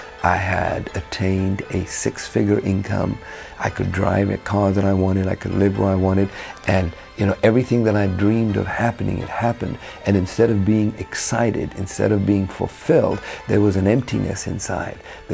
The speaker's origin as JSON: {"language": "English", "region": "London", "country": "United Kingdom", "tie": "born or raised there", "said": "My father's family came from Egypt. My mother's family came from India, and I was brought up in London, England, in a Muslim family."}